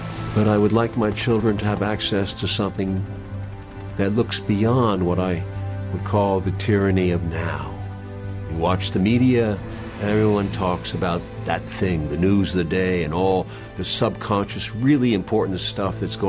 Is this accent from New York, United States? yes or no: yes; New York City, New York, United States; When I was a young boy growing up in New York City, I thought I received a good education.